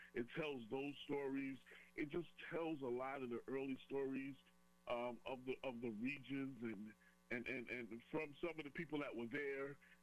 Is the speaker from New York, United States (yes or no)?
yes; Mount Vernon, New York, United States; also born or lived in Long Island; so I was born in Mount Vernon. My parents moved me to Long Island. So from 7 to 14, I lived in Long Island. Then I came back to Mount Vernon for high school